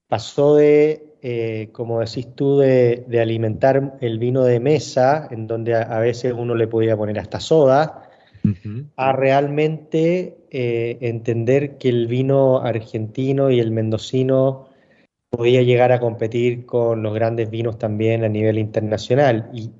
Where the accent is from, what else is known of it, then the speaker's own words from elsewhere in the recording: Chile; Después trajimos, como somos chilenos, trajimos un Sauvignon Blanc de Chile, de Casablanca.